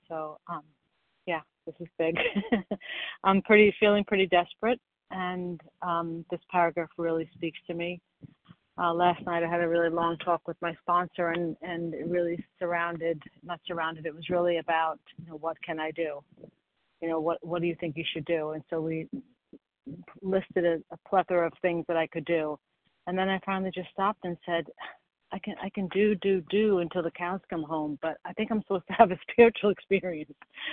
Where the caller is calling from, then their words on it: New York, United States; I'm calling from New York.